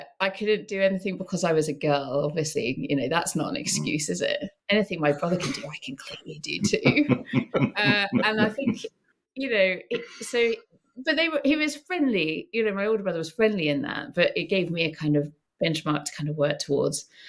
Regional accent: Scotland, United Kingdom; moved away as an adult; So I grew up in Scotland. I grew up in Scotland and I came down to England for my gap year.

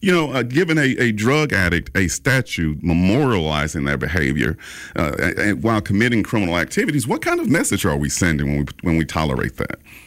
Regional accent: the South, United States; accent: Southern; Listen, I'm a Southerner. I'll draw my words and drag words out and leave a G off something like Macon.

